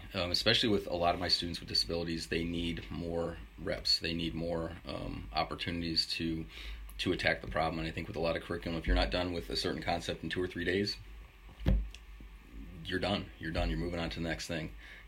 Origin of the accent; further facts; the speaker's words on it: New York, United States; Although I am from New York, so I totally remember what it, you know, what New England is like.